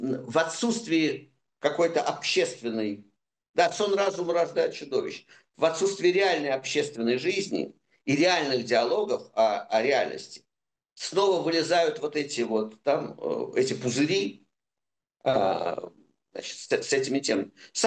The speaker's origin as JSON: {"language": "Russian", "country": "Russia", "said": "И когда он узнал, что я из России, он произнес два слова – матрешка и чебурашка."}